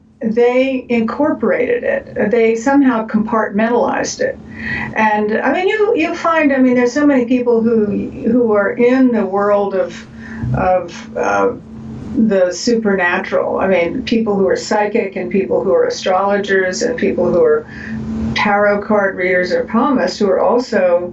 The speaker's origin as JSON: {"language": "English", "town": "Savannah", "region": "Georgia", "country": "United States", "tie": "born there", "also_born_or_lived": "Statesboro", "said": "And I was born in Savannah and spent my summers in Statesboro, particularly during the war, World War II and the Korean War, when my father was away fighting."}